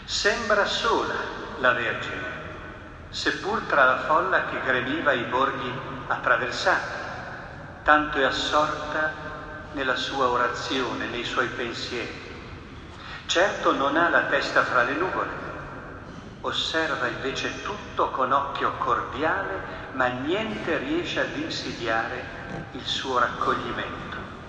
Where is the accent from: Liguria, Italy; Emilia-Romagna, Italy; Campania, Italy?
Liguria, Italy; Genoa; io come genovese devoto ovviamente della Madonna della Guardia